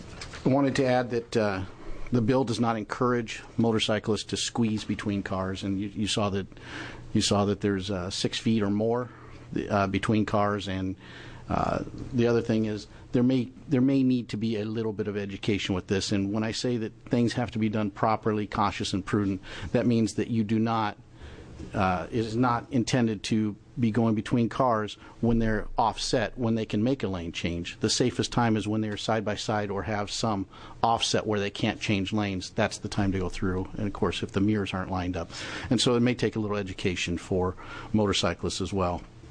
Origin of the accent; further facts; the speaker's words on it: Oregon, United States; while I'm from Klamath County, this doesn't have a huge effect on traffic. Our traffic jams are usually cattle drives or something similar.